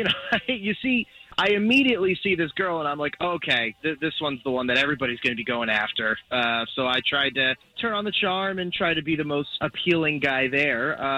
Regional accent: Altamonte Springs, Florida, United States; I'm from Altamont Springs.

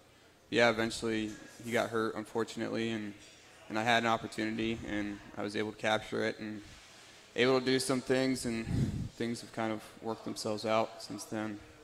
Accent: Pataskala, Ohio, United States; So I'm from Pataskala, Ohio, east side of Columbus.

